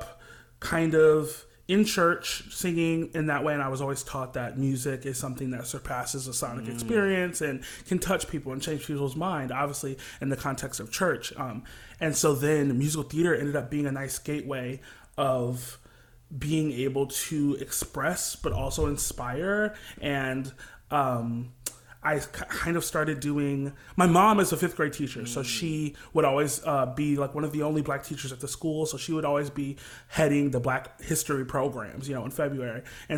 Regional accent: Kalamazoo, Michigan, United States; So I am from Kalamazoo, Michigan

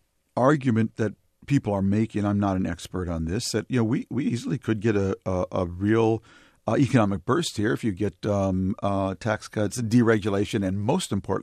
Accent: Minneapolis, Minnesota, United States; My hometown of Minneapolis and St. Louis Park are doing amazing innovation.

